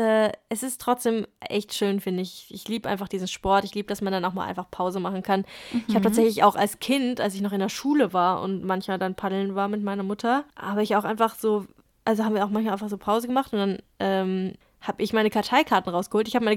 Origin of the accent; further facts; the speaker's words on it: Saarbrücken, Saarland, Germany; ich habe das viel in meiner Heimatstadt in Saarbrücken gemacht